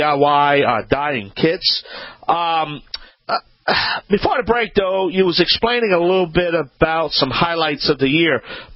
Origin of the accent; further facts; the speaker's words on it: Louisiana, United States; from the Bayou Land.